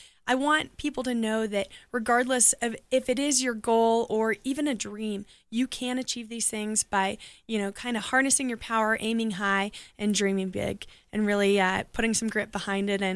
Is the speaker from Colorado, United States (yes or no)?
yes; Colorado Springs, Colorado, United States; So growing up in Colorado Springs, I never had dreamt of being in the military. We come from a non-military family